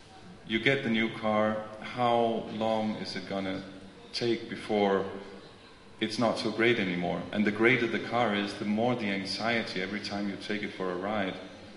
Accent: Denmark; I'm from Denmark, which is probably as far as you can get away from Mayapur in terms of culture.

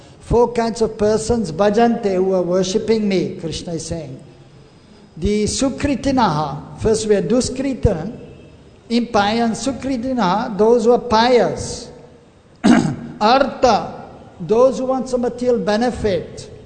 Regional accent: Switzerland; now in India; I was born in Switzerland, I grew up in Switzerland, and it is very beautiful.

